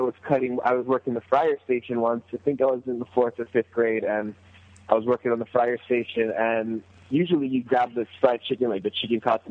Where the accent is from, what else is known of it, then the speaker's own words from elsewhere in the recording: Hawaii, United States; I grew up here on the Big Island of Hawaii, born and raised. My family was in the restaurant business my whole life.